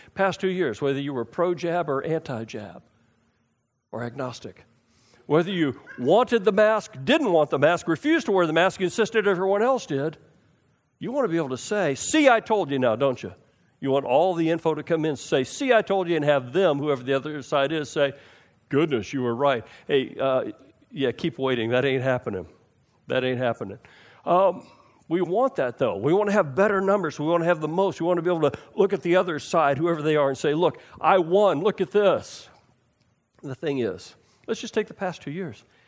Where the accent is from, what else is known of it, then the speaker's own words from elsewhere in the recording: Texas, United States; and because I'm from Texas, and I saw the startling loss